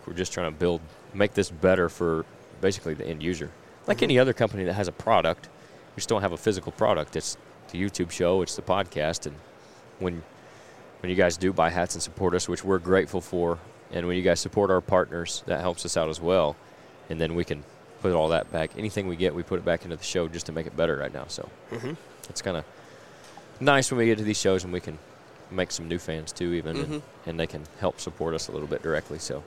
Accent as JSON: {"language": "English", "region": "Illinois", "country": "United States", "said": "So it's like, oh, we're from Illinois"}